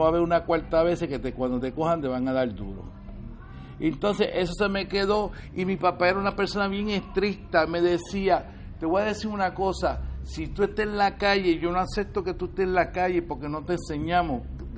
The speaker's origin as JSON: {"language": "Spanish", "country": "Puerto Rico", "moved": "yes", "said": "Pero yo salí corriendo de Puerto Rico porque yo no podía seguir viviendo en Puerto Rico"}